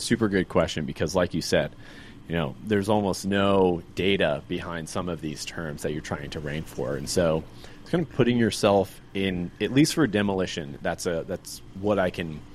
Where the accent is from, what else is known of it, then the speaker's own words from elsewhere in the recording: Atlanta, Georgia, United States; I relocated back to my home state of Georgia, Atlanta, Georgia.